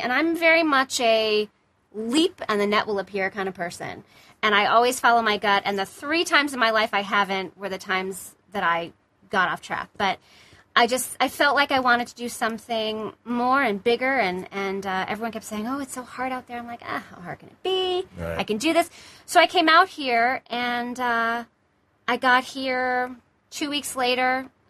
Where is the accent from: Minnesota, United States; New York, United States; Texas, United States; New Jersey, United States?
New York, United States; Binghamton; born there; I was born in Binghamton, New York, and home of the cider mill.